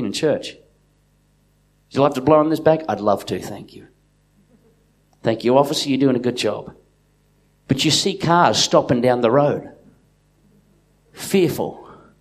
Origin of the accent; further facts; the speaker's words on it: Australia; I love being an Aussie